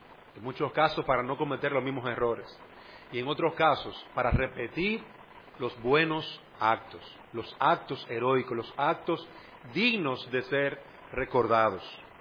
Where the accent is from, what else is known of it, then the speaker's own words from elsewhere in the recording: Dominican Republic; nuestra responsabilidad como dominicanos